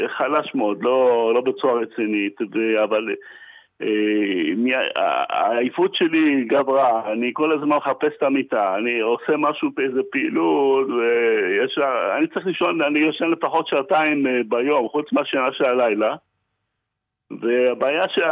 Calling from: Givatayim, Tel Aviv District, Israel; אני מגבעתיים.

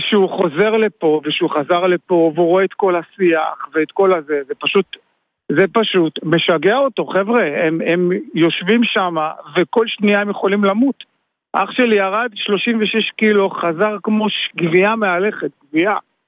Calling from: Be'eri, Southern District, Israel; אני גר בצוחר, שזה 20 קילומטר דרומה מבארי, ואני עובד בבארי. כרגע אני מדבר איתך מבארי.

